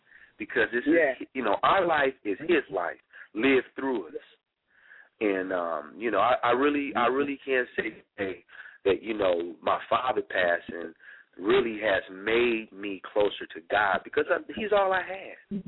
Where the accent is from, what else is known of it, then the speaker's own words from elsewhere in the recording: Flint, Michigan, United States; born and raised in Flint, Michigan, just a knucklehead, you know, dropped out of school, selling drugs, the whole nine.